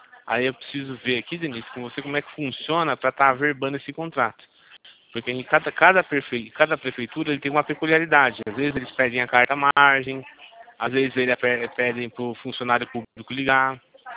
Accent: Campinas, São Paulo, Brazil; É, eu sou aqui de Campinas, sabe?

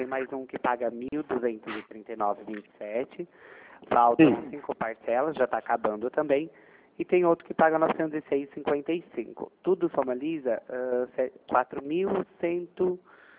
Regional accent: Piracicaba, São Paulo, Brazil; Sou de Piracicaba.

